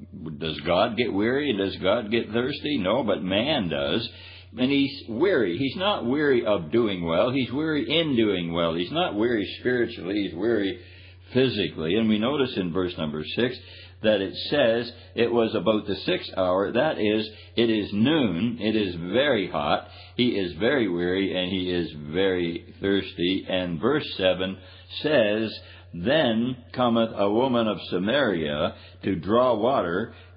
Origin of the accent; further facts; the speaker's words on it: Canada; I'm a Canadian